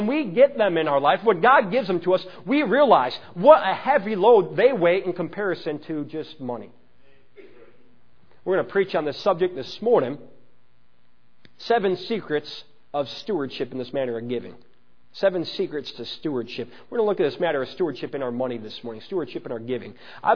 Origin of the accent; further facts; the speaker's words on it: Chicago, Illinois, United States; accent: Chicago; But I guess I still sound like I'm definitely from Chicago.